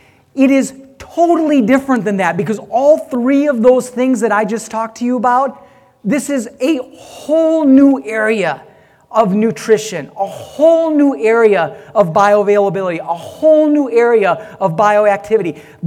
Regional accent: India; And see, so I'm Indian, as you can figure, okay, right?

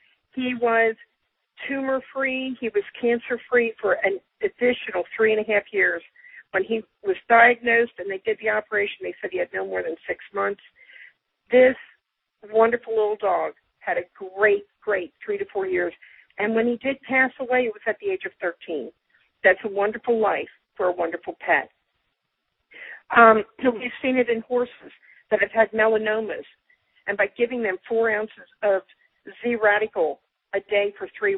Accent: Fredericksburg, Pennsylvania, United States; I'm from Fredericksburg, Pennsylvania.

